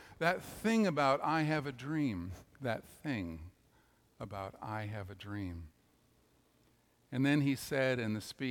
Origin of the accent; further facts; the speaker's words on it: Toronto, Ontario, Canada; I was sitting in worship in my hometown church in Toronto. I was probably 13 or 14.